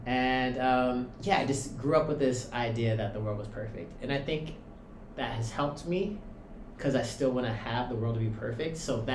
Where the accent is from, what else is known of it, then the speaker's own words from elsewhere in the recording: Washington, United States; So, I grew up in Washington State.